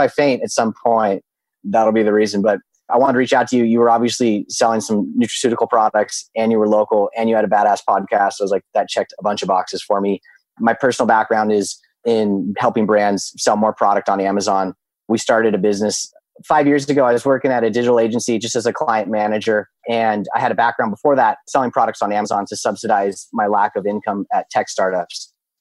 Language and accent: English; Carmel Valley, California, United States; So, and I grew up in Carmel Valley.